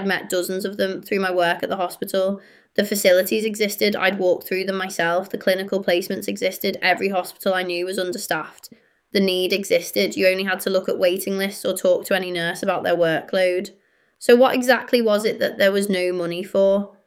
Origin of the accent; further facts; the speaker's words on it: Felixstowe, East of England, United Kingdom; I grew up in Felixstowe watching my nan battle cancer.